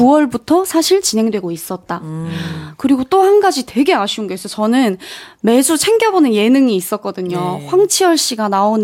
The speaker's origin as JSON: {"language": "Korean", "country": "China", "said": "제가 또 국적이 중국이다 보니 네. 취소된 일들이 있는 반면 들어오는 네. 일들이 또 있더라고요."}